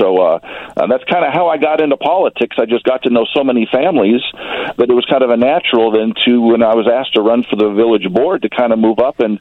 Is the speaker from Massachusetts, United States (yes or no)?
no; California, United States; now in Mundelein, United States; I'm a transplant from California, from the Northridge earthquake, believe it or not. Moved out here where family was and laid some roots down here in Mundelein